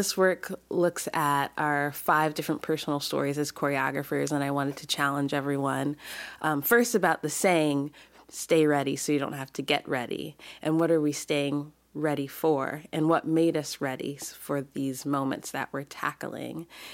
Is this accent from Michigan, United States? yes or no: no; Albany, New York, United States; also born or lived in Pennsylvania; now in Portland, United States; I grew up in New York, born in Albany, New York, and lived in Pennsylvania, and then was back in New York for those years of grad school.